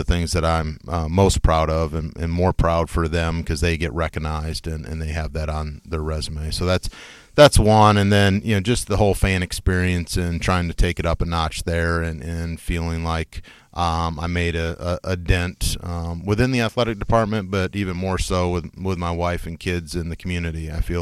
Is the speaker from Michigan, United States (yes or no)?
yes; Michigan, United States; And he knew I was from Michigan, had Mid-American Conference background.